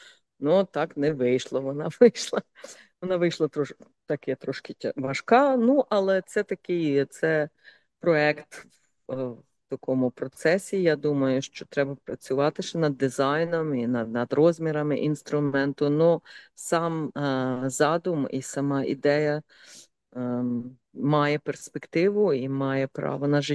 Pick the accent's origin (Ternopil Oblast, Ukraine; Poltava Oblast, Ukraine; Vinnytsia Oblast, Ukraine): Ternopil Oblast, Ukraine; Khorostkiv; moved away as an adult; now in Australia; я з Хоросткова, з Тернопільської області.